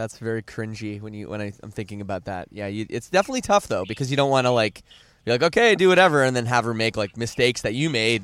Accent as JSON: {"language": "English", "country": "Canada", "said": "I'm from Canada."}